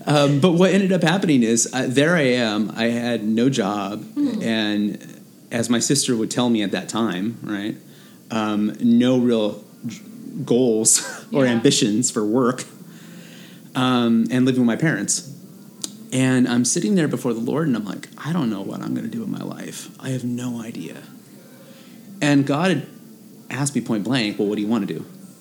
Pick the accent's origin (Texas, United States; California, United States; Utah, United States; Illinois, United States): California, United States; Fresno; I was born and raised in Fresno.